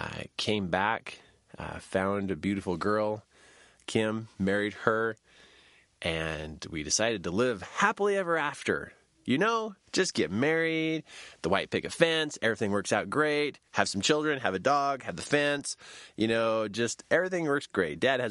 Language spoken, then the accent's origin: English; Lander, Wyoming, United States; I grew up in Lander, Wyoming. And oldest of six